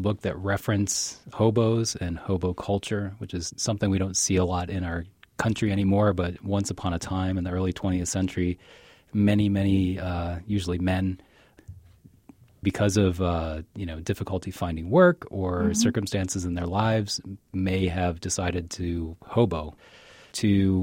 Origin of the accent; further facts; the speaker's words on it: Cincinnati, Ohio, United States; moved away as an adult; I grew up in Cincinnati. I went to college not too far away in Oxford, Ohio. It's only about 45 minutes outside Cincinnati. And I left for a couple of years in my 20s, came back, and then left for good in 2002.